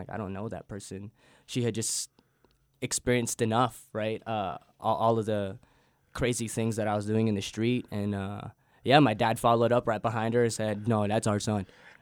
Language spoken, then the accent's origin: English; Guam; because growing up in Guam, you're so far away from everything, right? And when you leave the island